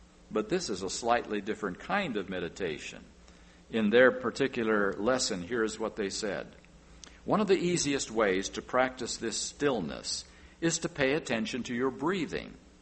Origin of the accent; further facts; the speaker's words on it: California, United States; out our way in the Pacific Union Conference, we're from California